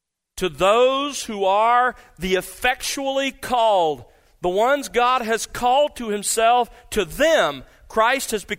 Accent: United States; Growing up in America, many of us were exposed to it in that way.

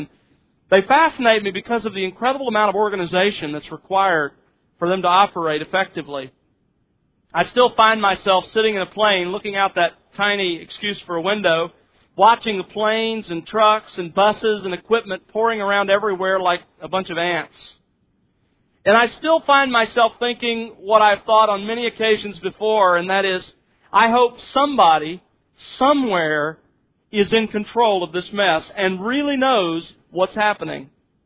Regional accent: Mobile, Alabama, United States; I grew up in Mobile, Alabama, home of the world-famous Mobile International Airport.

